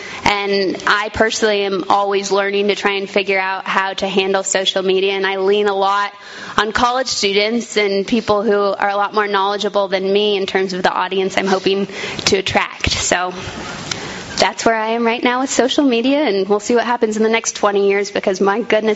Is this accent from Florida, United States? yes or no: no; California, United States; I remember when we got our first computer growing up in California.